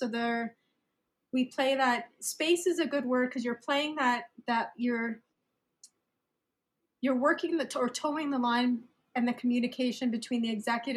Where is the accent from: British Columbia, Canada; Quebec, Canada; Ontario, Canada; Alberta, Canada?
Ontario, Canada; Toronto; I was born and raised in Toronto.